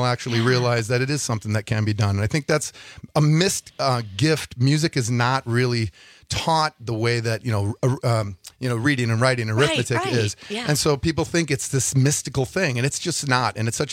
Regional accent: Green Bay, Wisconsin, United States; I mean, I'm from Green Bay originally

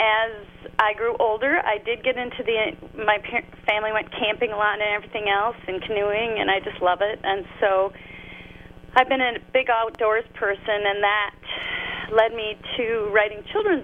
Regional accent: St. Cloud, Minnesota, United States; Okay. I grew up in St. Cloud, Minnesota, so I'm a Midwesterner to the heart

